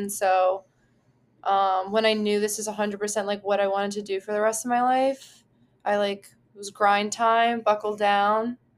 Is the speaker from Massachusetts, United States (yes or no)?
yes; Lawrence, Massachusetts, United States; now in Philadelphia, United States; Okay, so I am 23 years old. I'm from Lawrence, where my aunt Kathy's from and my mom's from. I moved to Philadelphia, where I work.